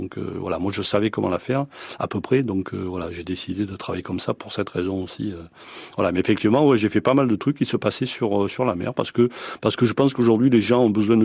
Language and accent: French; Toulon, Provence-Alpes-Côte d'Azur, France; je suis né à Toulon. J'ai longtemps vécu entre les plages et le port.